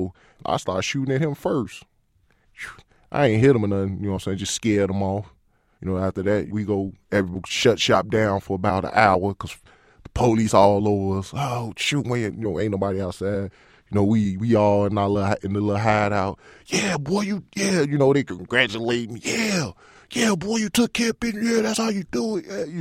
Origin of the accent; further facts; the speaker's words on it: Illinois, United States; I grew up in Humboldt Park when it was wild.